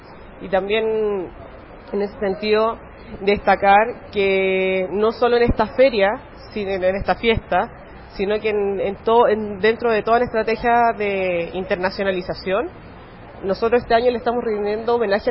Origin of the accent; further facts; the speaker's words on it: Chile; Y yo creo que también Medellín y Colombia en general es un ejemplo de ello para nosotros, como chilenos.